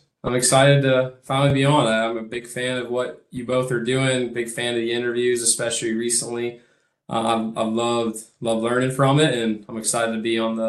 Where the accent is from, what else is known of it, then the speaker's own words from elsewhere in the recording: Alpharetta, Georgia, United States; I grew up in the Atlanta area, just north of it, in Alpharetta, Johns Creek.